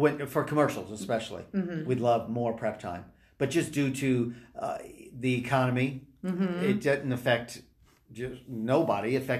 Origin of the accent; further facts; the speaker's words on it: New York, United States; Notice I'm from Long Island, too, so yeah. I say Long Island.